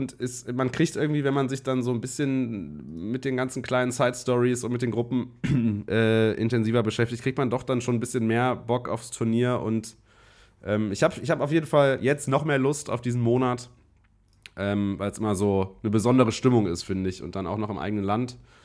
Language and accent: German; Germany; Nee, ich bin Deutscher.